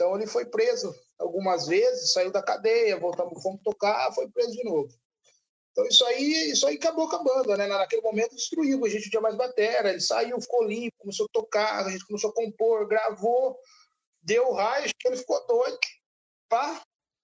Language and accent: Portuguese; Iracemápolis, São Paulo, Brazil; Nós somos de Iracemápolis, perto aí de Campinas.